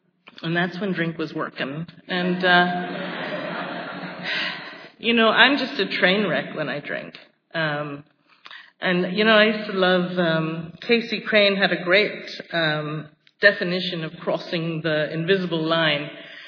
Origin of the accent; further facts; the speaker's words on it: London, United Kingdom; I grew up in London, and I'm an only child and an only grandchild